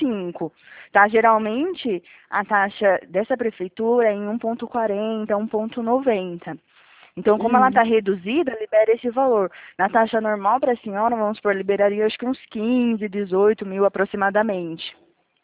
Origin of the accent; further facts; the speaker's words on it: Araras, São Paulo, Brazil; eu sou daqui de Araras.